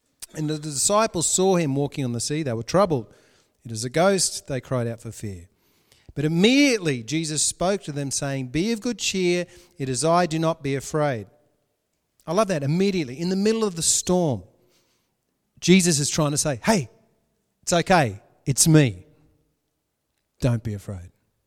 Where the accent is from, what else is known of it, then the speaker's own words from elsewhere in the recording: Australia; accent: Australian; Did someone just have a go at my Aussie accent? How rude.